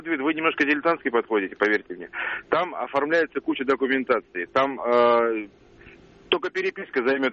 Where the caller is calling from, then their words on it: Moscow, Russia; я из Москвы звоню.